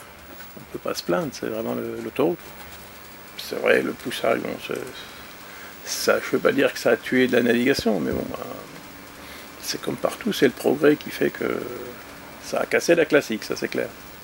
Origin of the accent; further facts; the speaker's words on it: Grand Est, France; Bon, j'habitais au bord du Rhin. Je suis né en Alsace, du côté de Strasbourg, donc j'habitais à 1 km du bord du Rhin, je voyais les bateaux passer. En plus, je suis marinier de naissance